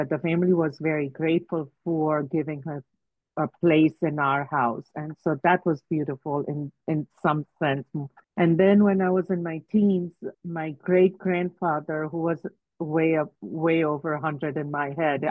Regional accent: India; So I grew up in India.

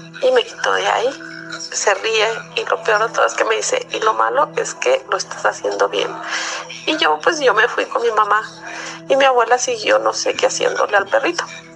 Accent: Gómez Palacio, Durango, Mexico; now in Torreón, Mexico; yo soy oriunda de Gómez Palacio, Durango. Vivo ahora aquí en Torreón, pegadito a Gómez Palacio Durango.

